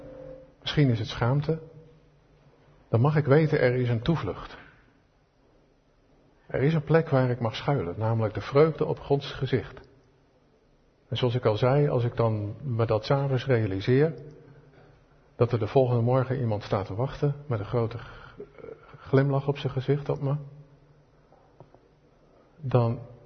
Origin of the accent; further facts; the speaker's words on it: Netherlands; We zijn dat als Hollanders misschien ook een beetje verleerd.